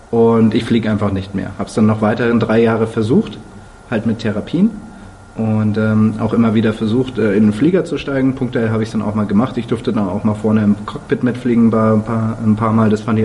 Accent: Munich, Bavaria, Germany; Ich komme ja aus München, deswegen sind dann einige Menschen dabei, die ich vielleicht schon seit längerem kenne.

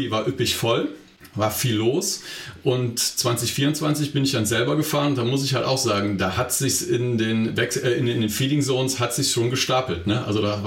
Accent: Aachen, North Rhine-Westphalia, Germany; Ich komme aus Aachen, ich wohne vor Aachen, ich bin in der Öscher jung.

